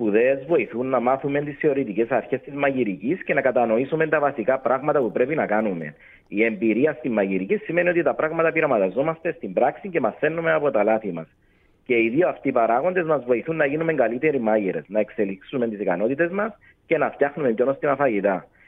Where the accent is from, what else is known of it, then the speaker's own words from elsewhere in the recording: Larnaca, Larnaca District, Cyprus; born there; also born or lived in Famagusta; now in Nicosia, Cyprus; Γεννήθηκα στη Λάρνακα, είμαι πρόσφυγας από την Αμόχωστο, αλλά μετά με έκλεψε η σύζυγός μου και με έφερε στη Λευκωσία.